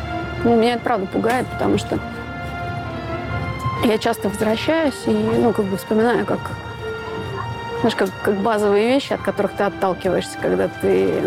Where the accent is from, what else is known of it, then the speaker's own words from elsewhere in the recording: Estonia; now in Russia; Мы едем к родителям, едем в город, в который я приехала из Эстонии. И это начало пути в Россию.